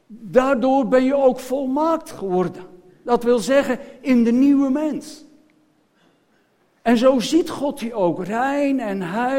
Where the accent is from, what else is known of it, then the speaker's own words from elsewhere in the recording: Netherlands; Nou, daar zijn wij Nederlanders gek op